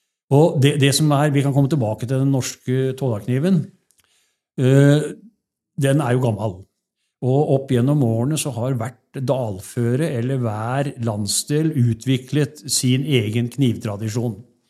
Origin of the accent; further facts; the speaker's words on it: Telemark, Norway; jeg kommer jo fra Telemark